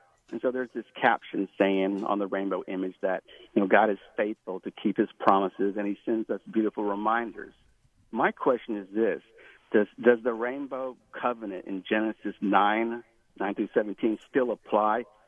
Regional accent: Houston, Texas, United States; I have relatives all over Houston, because I'm from Houston

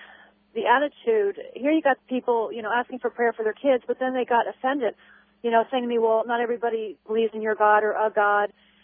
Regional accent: United States; as an American, the socialized medicine definitely hits home to us.

